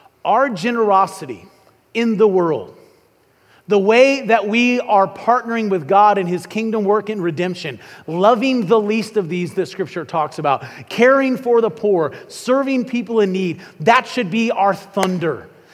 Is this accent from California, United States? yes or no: no; Illinois, United States; But I grew up in Illinois, which I like to say is a great place to be from but not live.